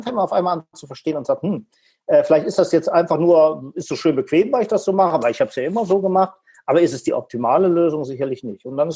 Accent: Solingen, North Rhine-Westphalia, Germany; hier zu meiner Heimatstadt Solingen

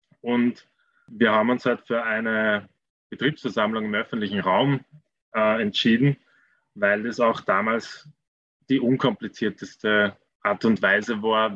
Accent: Vienna, Austria; ich bin aus Wien

